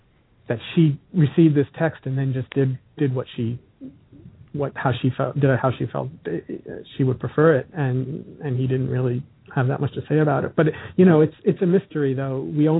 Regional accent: United States; she's Italian and I'm American and we don't share a language.

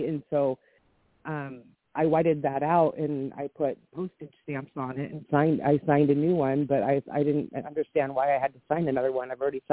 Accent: Washington, United States; I'm from Washington.

